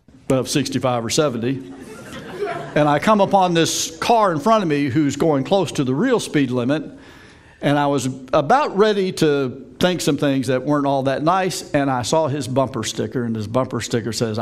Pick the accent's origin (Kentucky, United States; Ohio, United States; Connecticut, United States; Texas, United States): Kentucky, United States; And I'm from Kentucky, so you all know what I think about your all's Indiana's educational system.